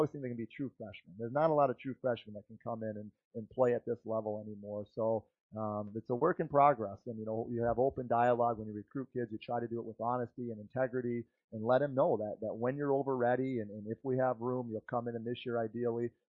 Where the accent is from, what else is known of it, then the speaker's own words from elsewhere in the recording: Brighton, Michigan, United States; Reed came out of Brighton High School hockey, my hometown.